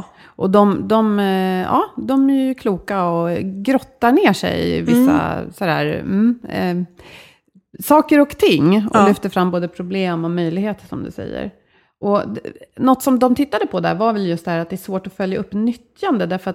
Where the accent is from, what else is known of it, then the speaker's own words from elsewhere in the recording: Sweden; där kommer vi som svenskar från en väldigt hög nivå